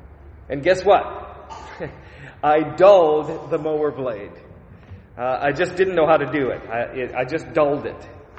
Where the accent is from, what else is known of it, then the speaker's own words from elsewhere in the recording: United States; accent: American; Even my American accent, I think, got thicker.